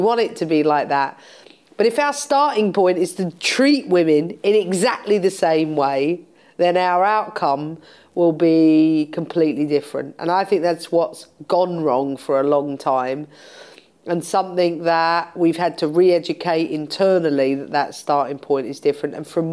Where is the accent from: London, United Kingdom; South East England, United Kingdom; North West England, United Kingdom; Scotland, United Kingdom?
London, United Kingdom; I'm in London, I'm a Londoner.